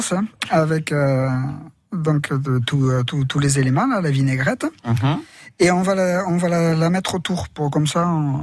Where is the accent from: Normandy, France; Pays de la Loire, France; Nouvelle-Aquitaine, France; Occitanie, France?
Nouvelle-Aquitaine, France; Arudy; Ouais, je suis d'Arudy, moi, natif.